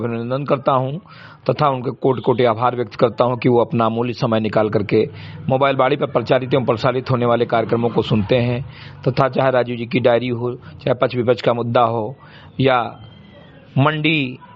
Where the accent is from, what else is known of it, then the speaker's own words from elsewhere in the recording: Marikatai, Uttar Pradesh, India; ग्राम सभा से मरीकटाई विकासखंड मेनपुरवा जनपद बहराइच का मूल निवासी हूं